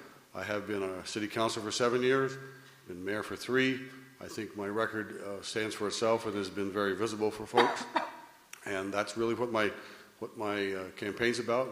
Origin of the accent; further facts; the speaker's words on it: Chateaugay, New York, United States; Well, my story is I'm a North Country boy. I was born in Chateauguay, came to school here in Plattsburgh, was in business in Plattsburgh for a number of years, never strayed more than 50 miles away